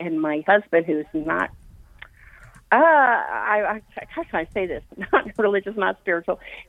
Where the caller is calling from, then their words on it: Dallas, Texas, United States; I'm calling from Dallas.